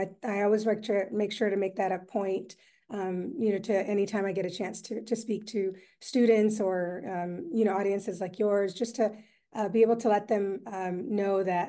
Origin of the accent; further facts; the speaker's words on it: Battle Creek, Michigan, United States; So I was born and raised in Battle Creek, Michigan. So I tell people that I am a Michicana from Michigan.